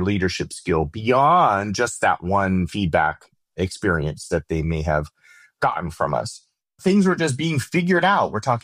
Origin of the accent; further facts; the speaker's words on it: San Diego, California, United States; I'm from San Diego, and that's where his company was based. So I got to go home a ton and see my parents.